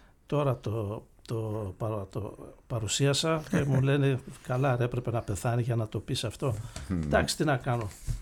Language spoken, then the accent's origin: Greek; Edessa, Central Macedonia, Greece; μου λέει από πού είσαι, λέω από την Έδεσα, από μέσα λέω όχι, από ένα χωριό, πώς το λένε, Ιδρέα.